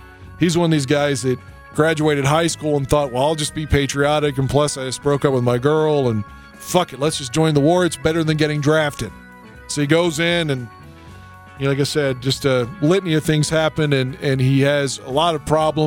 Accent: West Virginia, United States; I'm from West Virginia, so I knew him.

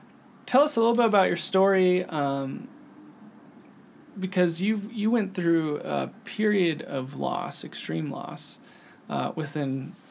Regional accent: Iowa, United States; I come from Iowa, and we consider ourselves Midwest.

